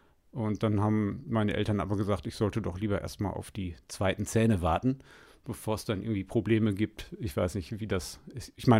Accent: Gütersloh, North Rhine-Westphalia, Germany; Ich komme aus Blankenhagen in Gütersloh

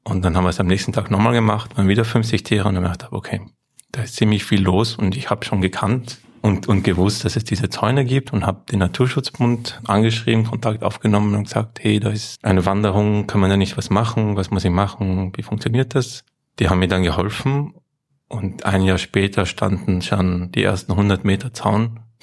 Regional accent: Tullnerbach, Lower Austria, Austria; Also aufgewachsen bin ich in der Umgebung in Tulnerbach, im Wienerwald

